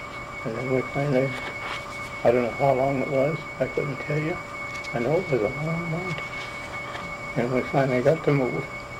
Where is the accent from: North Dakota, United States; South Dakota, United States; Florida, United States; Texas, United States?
South Dakota, United States; Twin Brook; also born or lived in Milbank, South Dakota / Woonsocket, South Dakota; I was born in Twin Brook, South Dakota in 1921. And anyhow, we moved to Milbank, South Dakota when I was 16 years old.